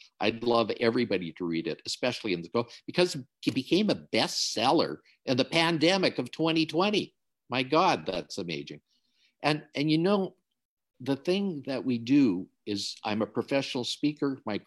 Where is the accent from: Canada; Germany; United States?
Canada; Make sure it's C-A, because I'm a Canadian. I like to point that out.